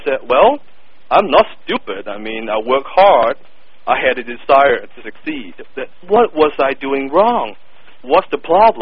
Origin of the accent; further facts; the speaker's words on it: Hong Kong; English is a second language; now in North America; I moved from Hong Kong to North America years ago with no money, no connections, and not a word of the English language on my lips. As you can tell from my thick accent, English is not my first language. I had to learn it from scratch.